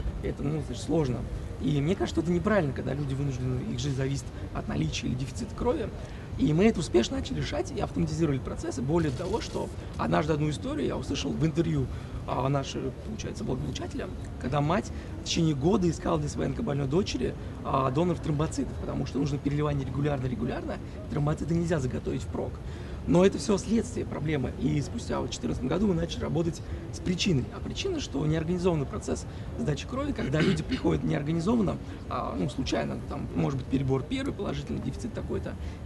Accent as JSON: {"language": "Russian", "town": "Kazan", "region": "Tatarstan", "country": "Russia", "said": "Да, я из Казани, здравствуйте."}